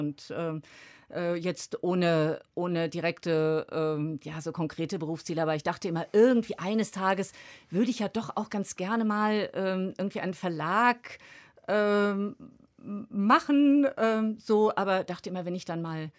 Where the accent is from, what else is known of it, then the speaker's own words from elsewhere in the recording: Frankfurt, Hesse, Germany; also born or lived in Wetterau; ich bin die ersten Jahre in Frankfurt aufgewachsen und dann mit meinen Eltern in die hessische Provinz gezogen, in die Wetterau